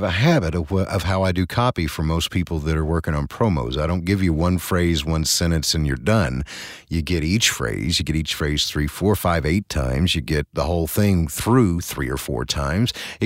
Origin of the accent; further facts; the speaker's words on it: Arkansas, United States; accent: Arkansas; It's as Southern as it can be. And it's not one that is marketable, but this is a true, honest to goodness Arkansas accent, and it's derived from Acadiana to the South